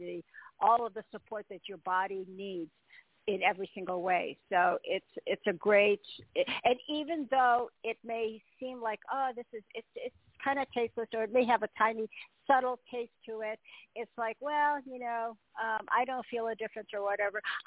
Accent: Illinois, United States; because we're out west, you know, we're in Nevada, I find for myself, because I grew up in Illinois, so there's so much humidity there.

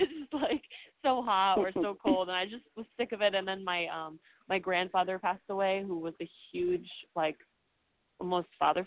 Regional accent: Connecticut, United States; born there; also born or lived in London; because I was born in Connecticut. A lot of my base is in Connecticut and New York

